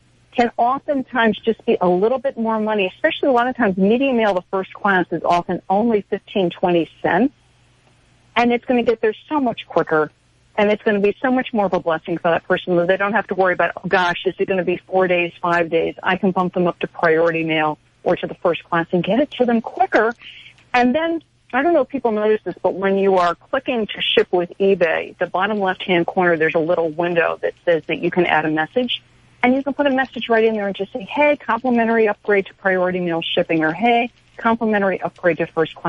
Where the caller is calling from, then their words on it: New York City, New York, United States; I'm waving from New York City, probably one of the biggest retail places in the world.